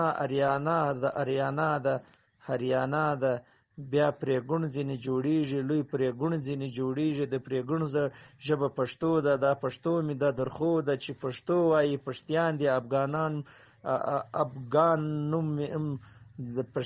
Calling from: Quetta, Balochistan, Pakistan; جنوبی پښتونخوا کوټه برشو.

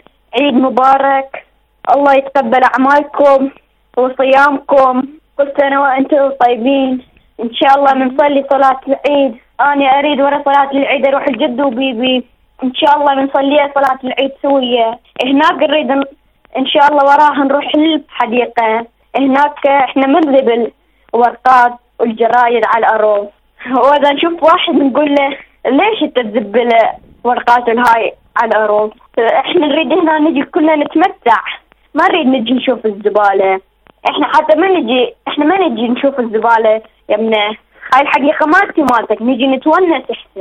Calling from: Netherlands; من هولندا.

